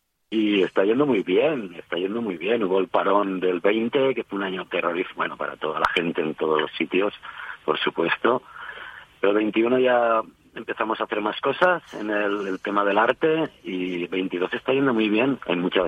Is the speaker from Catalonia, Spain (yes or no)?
no; Vila-real, Valencian Community, Spain; pero ya aquí en Castellón o en Villarreal, de donde yo soy, hace ya 10 años que no venía.